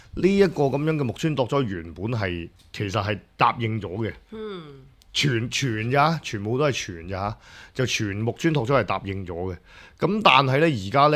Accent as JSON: {"language": "Cantonese", "country": "Hong Kong", "said": "我們作為香港人呢，我們其實是挺不習慣這件事的"}